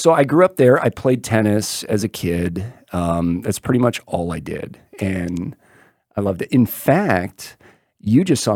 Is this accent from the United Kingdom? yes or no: no; Vero Beach, Florida, United States; also born or lived in Detroit; Oh, so originally I'm from Detroit. Was born there, moved to Florida when I was about 12. So I say that I'm from Florida just because the majority of my adolescence was me growing up in little, sleepy Vero Beach, Florida